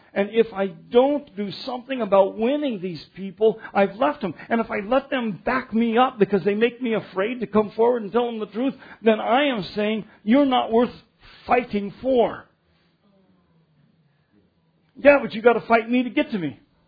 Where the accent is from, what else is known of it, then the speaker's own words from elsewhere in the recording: Commerce City, Colorado, United States; I grew up in Commerce City.